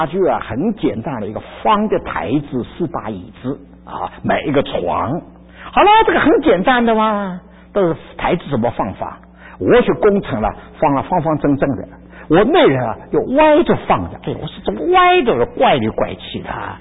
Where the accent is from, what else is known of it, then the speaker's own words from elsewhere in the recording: Ningbo, Zhejiang, China; 我们宁波人呢，爱吃一种啊螃蟹啦，